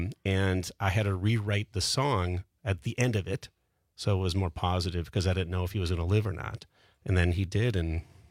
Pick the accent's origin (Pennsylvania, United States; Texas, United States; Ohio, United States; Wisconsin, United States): Wisconsin, United States; Pewaukee; Yeah, I came from Pewaukee, yeah.